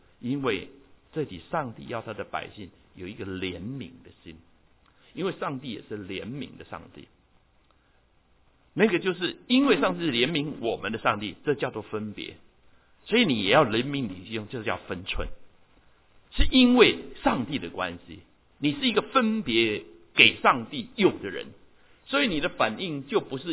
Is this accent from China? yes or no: no; Taiwan; 我们台湾人说讲是不是很鸡婆？